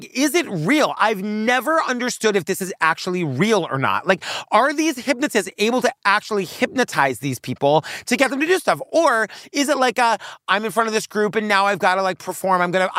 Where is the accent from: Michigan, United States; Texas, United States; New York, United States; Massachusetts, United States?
Massachusetts, United States; Like, you know, where I grew up on Cape Cod, they would do this, like, X-rated hypnotist thing a lot.